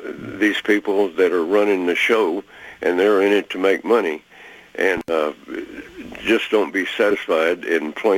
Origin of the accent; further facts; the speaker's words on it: San Antonio, Texas, United States; Jerry Grody and I grew up together in San Antonio.